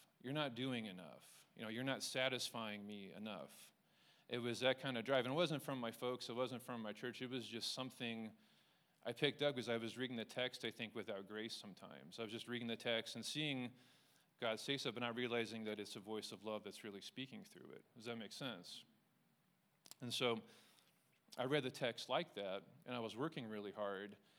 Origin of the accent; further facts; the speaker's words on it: Springfield, United States; I grew up on the North End, and everyone likes pro wrestling. You know what I mean? It's a working class part of Springfield